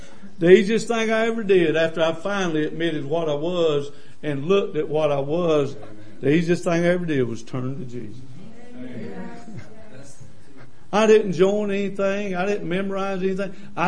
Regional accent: Lancaster, Pennsylvania, United States; Okay, I'm from Lancaster. Y'all know how, that's a bastion of intelligence, you know, Lancaster.

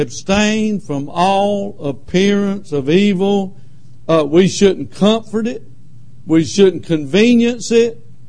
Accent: Lancaster, South Carolina, United States; I don't read English real good. I'm from Lancaster, South Carolina.

